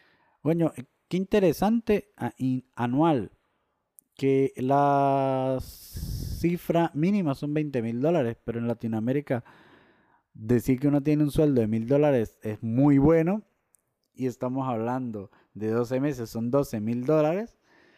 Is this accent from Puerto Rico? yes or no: no; San Cristóbal, Táchira, Venezuela; yo soy gocho de San Cristóbal Andino, ¿yo sería sudamericano o sería caribeño por ser de Venezuela?